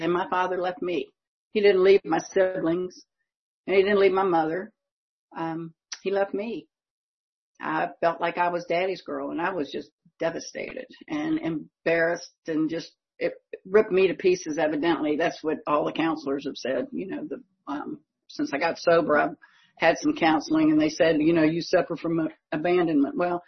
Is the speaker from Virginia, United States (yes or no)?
yes; Colonial Heights, Virginia, United States; accent: Philadelphia; also born or lived in Pennsylvania / Germany; I was born outside of Philly, and I know I sound like that today.